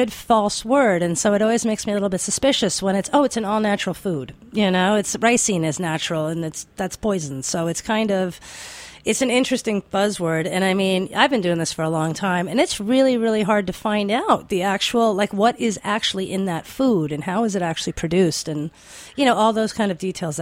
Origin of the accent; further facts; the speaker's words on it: New York, United States; Yeah, I was going to say, as a New Yorker, you know, we're the worst at this.